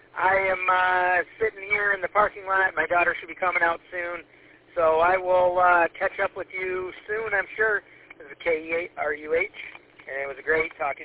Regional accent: Mount Clemens, Michigan, United States; Where did you live in Mount Clemens? I grew up in Mount Clemens also.

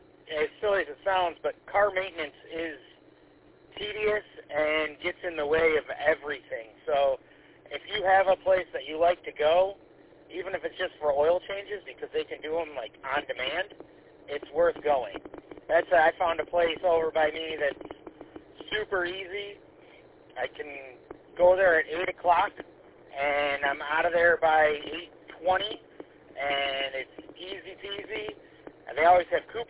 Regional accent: Mount Clemens, Michigan, United States; I grew up in Mount Clemens, and for a long time I worked just north of there off of Gratiot

